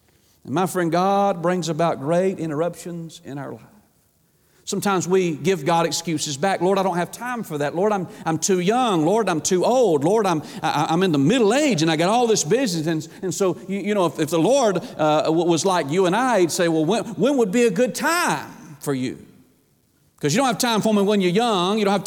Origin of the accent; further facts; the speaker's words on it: Atlanta, Georgia, United States; I grew up in Atlanta, going to Georgia Tech.